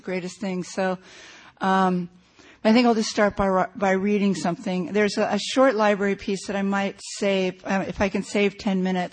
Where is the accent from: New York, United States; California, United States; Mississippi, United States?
California, United States; I'm from California.